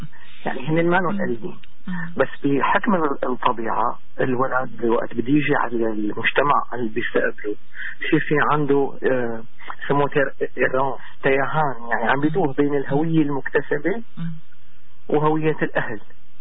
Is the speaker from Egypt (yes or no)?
no; Syria; now in Canada; أنا كبرت وعشت بسوريا, في كثير أشياء بعتز فيها بسوريا, وبطفولة كثير رائعة حلوة.